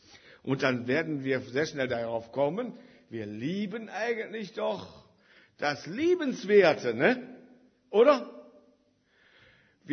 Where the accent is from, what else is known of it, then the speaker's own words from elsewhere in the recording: Rhineland, Germany; Im Rheinland, wo ich herkomme, da hieß das Karneval.